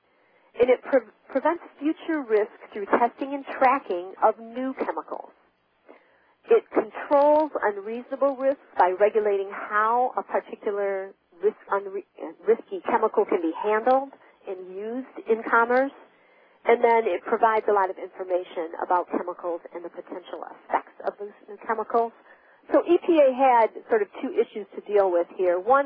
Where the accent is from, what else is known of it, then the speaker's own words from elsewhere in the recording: Michigan, United States; Now, I grew up in Michigan, and I graduated in 1976, so I was actually living there when this incident happened.